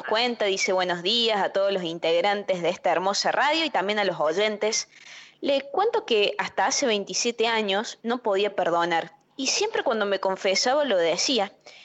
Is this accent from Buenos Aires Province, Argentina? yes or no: no; Monte Caseros, Corrientes, Argentina; de Monte Caseros, en la provincia de Corrientes.